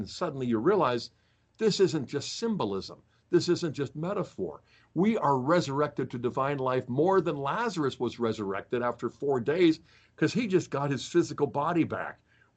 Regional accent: Pittsburgh, Pennsylvania, United States; I was raised in Pittsburgh, and that's where the first of the zombie movies was filmed

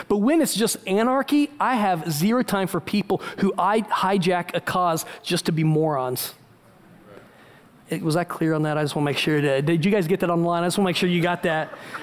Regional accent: Indiana, United States; I was raised in Indiana, and we were a bunch of, you know, rednecks to some degree, and I hung out with a bunch of rednecks, and we didn't know a black person.

